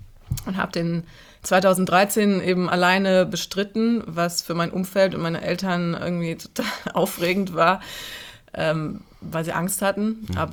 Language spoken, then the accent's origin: German; Cologne, North Rhine-Westphalia, Germany; Und Köln ist meine Heimatstadt, ich werde sie immer lieben.